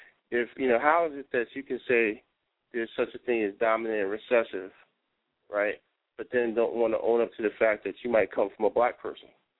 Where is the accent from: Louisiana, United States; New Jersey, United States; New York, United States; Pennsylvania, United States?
New York, United States; New York City; I grew up in the South Bronx, so the schools weren't always the best.